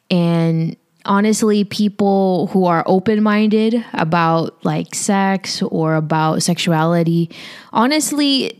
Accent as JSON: {"language": "English", "country": "Philippines", "lives_now": "United States", "said": "I'm Filipino. A lot of the older generation in my family, or even probably most, all probably, don't understand that."}